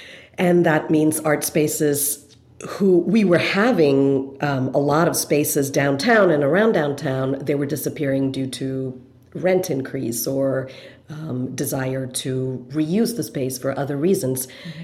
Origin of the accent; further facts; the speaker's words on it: Singapore; I do feel fortunate that I grew up in Singapore for many reasons.